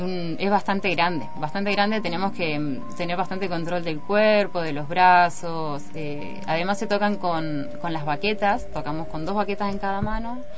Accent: Neuquén, Argentina; Luciana y yo somos de Neuquén y también estamos acá.

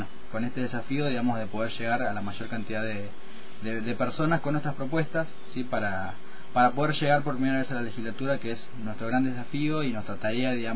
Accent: San Juan, Argentina; born there; soy nacido en San Juan

